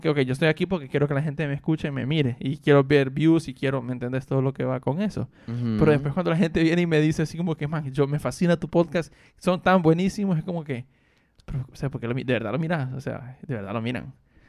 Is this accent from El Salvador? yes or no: no; Honduras; Y entonces estamos siempre como buen hondureño.